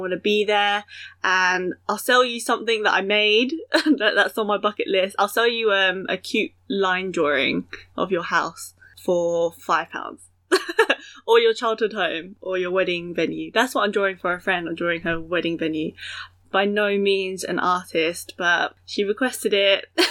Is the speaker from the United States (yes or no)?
no; United Kingdom; born there; particularly here in the UK where I'm based. I'm British born Chinese